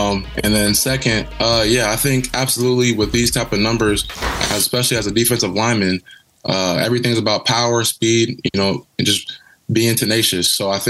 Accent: Kansas City, United States; growing up in Kansas City, always having the dream of, you know, hopefully someday taking my talents from Northwestern

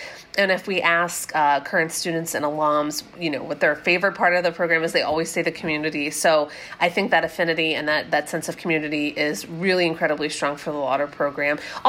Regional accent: Philadelphia, Pennsylvania, United States; also born or lived in New York City / London / Singapore; I'm also from the Philadelphia area, but I have lived in New York City and London and Singapore, and I still say Philadelphia is one of my favorite places to live.

